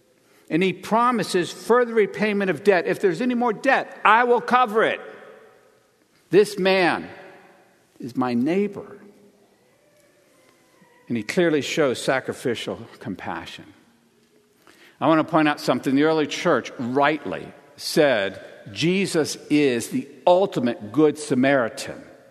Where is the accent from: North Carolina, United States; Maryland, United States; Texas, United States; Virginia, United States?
Texas, United States; A couple of weeks ago, I told a woman I was from Texas. She was asking me where I'm from. Texas.